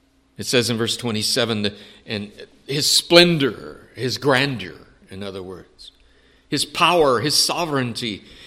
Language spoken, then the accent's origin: English; San Antonio, Texas, United States; Now, I grew up in San Antonio.